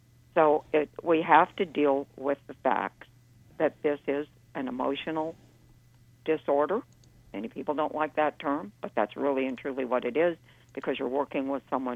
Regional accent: Los Angeles, California, United States; because I was born and raised in Los Angeles. I'm an L.A. boomer.

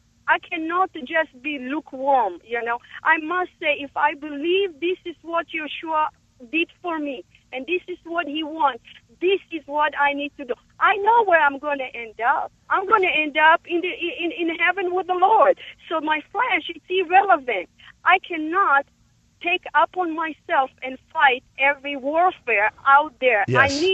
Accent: Israel; English is a second language; However, as an Israeli, growing up in Israel, you know, people know that it's very hard, the life over there

